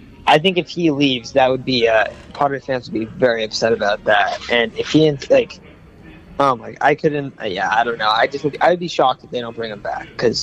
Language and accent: English; California, United States; Yeah, we grew up in the Coachella Valley, and then some of us have been, like, we've all been kind of, like, on and off in San Diego, but then living in the Coachella Valley, we all went to the same schools growing up.